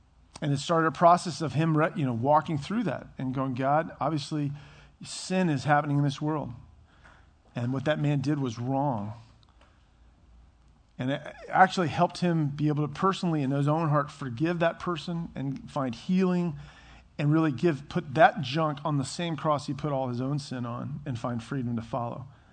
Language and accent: English; Herndon, Virginia, United States; also born or lived in Reston; one of the places I went is to the house I grew up in on Alabama Drive in Herndon. And I also took her to our house where I was on Hook Road in Reston. We grew up there.